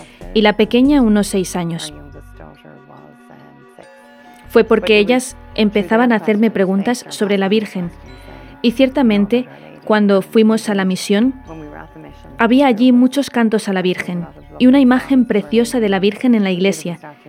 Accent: County Meath, Ireland; Spanish is a second language; Soy de Irlanda, de County Meath, en Irlanda.

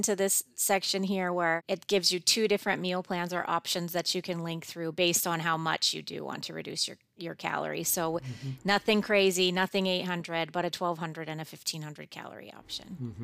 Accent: Michigan, United States; where you grew up or where you spent the majority of your early life, too, as far as that goes. So I'm from Michigan.

